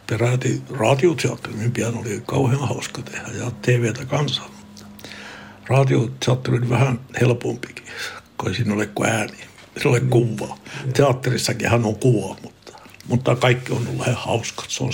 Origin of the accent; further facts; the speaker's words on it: Norrbotten County, Sweden; first language Meänkieli; Finnish is a second language; vaikka mä olen Tornionlaaksosta ja puhun meidän kieltä